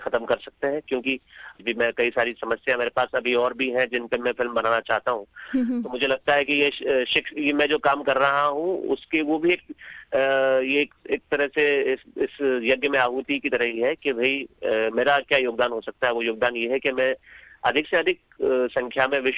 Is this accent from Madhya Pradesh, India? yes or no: no; Rajasthan, India; जबकि मैं राजस्थान का रहने वाला हूँ